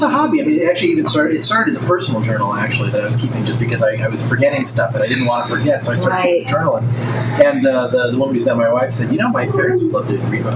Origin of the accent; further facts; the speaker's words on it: Chicago, Illinois, United States; I'm originally from Chicago, yeah.